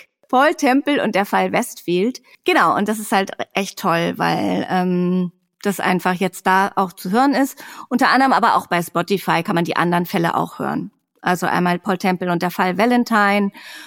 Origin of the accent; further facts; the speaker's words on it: Hamburg, Germany; Ich komme ja eh aus Hamburg weg.